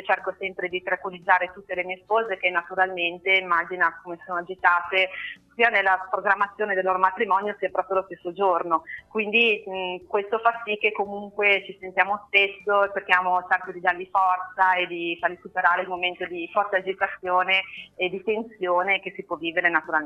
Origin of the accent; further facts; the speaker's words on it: Genoa, Liguria, Italy; Ma io sono di Genova, però mi muovo su tutta la Liguria, su tutta Italia